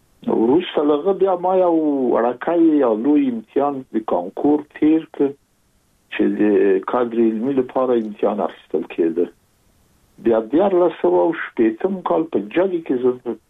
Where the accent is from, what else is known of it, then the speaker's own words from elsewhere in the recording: Kabul, Afghanistan; زه زېږېدلی په کابل کې یم. د کابل په چاګي کې ګزارګاه پله ته ورڅېرمه، او کلی د شکلا خان کلا. هلته زه زېږېدلی یم